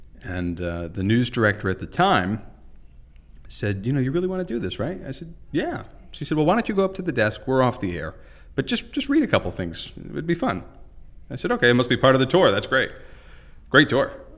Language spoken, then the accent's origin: English; Weathersfield, United States; So when I was like 12 or 13, I started really like super local in my hometown of Weathersfield.